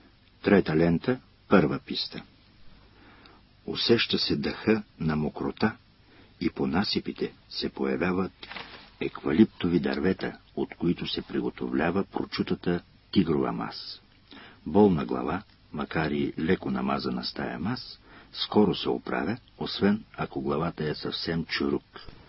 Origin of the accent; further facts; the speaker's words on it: Yavrovo, Plovdiv Province, Bulgaria; край моето родно село Яврово в Родопите.